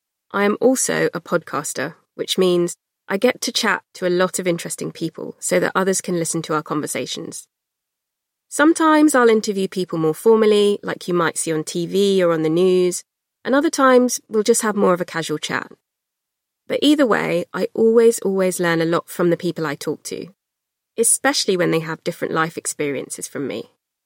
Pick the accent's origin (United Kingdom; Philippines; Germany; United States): United Kingdom; born there; I am mixed. I was born in Britain, and my mum and her family are white British, originally from Cornwall. But I also have Jamaican heritage, and I am also part German-Swiss.